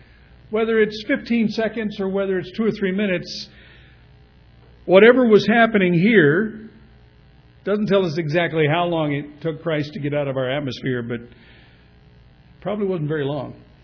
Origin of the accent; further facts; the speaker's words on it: California, United States; I grew up in the Southern California area, and I had heard about jets.